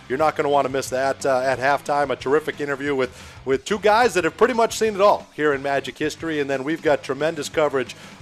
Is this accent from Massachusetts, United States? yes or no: yes; Boston, Massachusetts, United States; yeah, I grew up in Boston